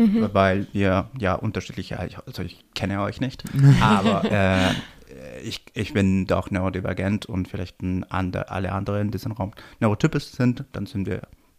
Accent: Peru; German is a second language; now in Berlin, Germany; ich komme aus Peru, ich wohne in Berlin seit Anfang 2020

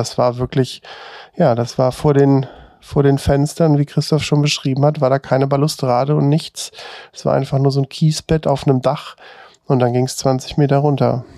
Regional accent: Hesse, Germany; bin zurück in meine alte Heimat gegangen. Das ist im Südhessischen. Und Köln habe ich wirklich schweren Herzens nur verlassen

